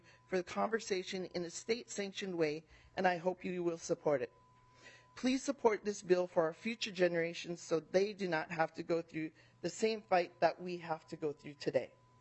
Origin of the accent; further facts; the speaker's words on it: Minnesota, United States; I am Dakota and my homelands are the Shakopee Mattawatin Sioux community.